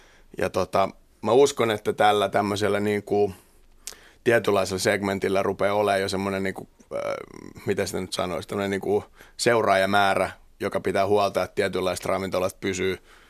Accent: Helsinki, Uusimaa, Finland; mä oon helsinkiläinen ja mulla on ravintola Helsingissä

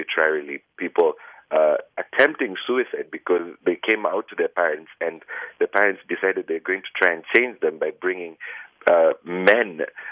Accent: Kenya; Yes, I grew up in Kenya.

